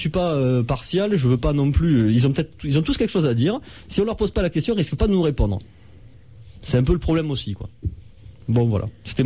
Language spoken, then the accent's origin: French; France; puisqu'ils passent devant les Français, nous sommes des Français